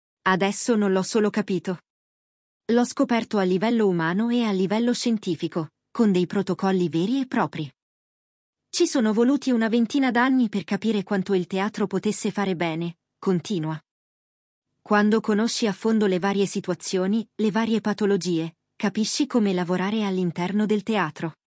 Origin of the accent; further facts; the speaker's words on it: San Giuliano, Lombardy, Italy; born there; Ho iniziato subito a fare teatro, nel paese dove sono nato, a San Giuliano.